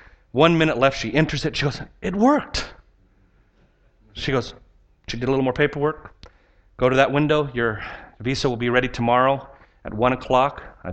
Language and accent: English; United States; I'm not a European citizen. I don't have a European address. I'm an American.